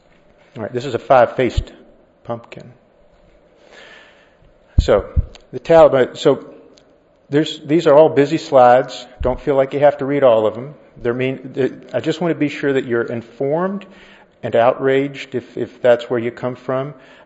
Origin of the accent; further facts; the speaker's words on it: Georgia, United States; I'm going to start speaking quicker, even though I'm from Georgia